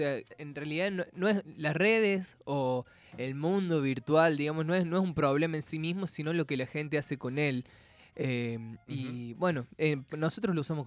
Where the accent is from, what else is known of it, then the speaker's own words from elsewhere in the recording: Córdoba, Argentina; Nosotros en realidad somos los dos de Córdoba Capital.